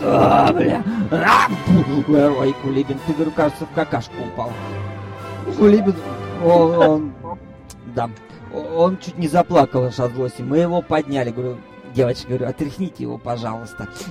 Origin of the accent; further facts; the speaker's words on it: Moscow, Russia; Мы же крутые, мы же москвичи, бля, Москва, блядь.